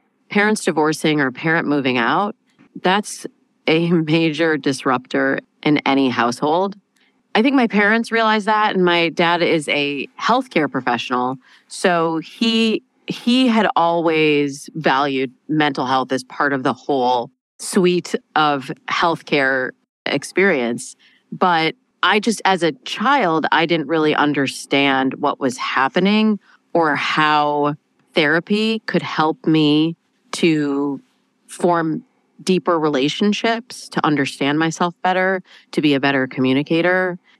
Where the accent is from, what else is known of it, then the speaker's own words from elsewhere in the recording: East Lansing, Michigan, United States; I think, began in my hometown of East Lansing, Michigan, a kind of unique background.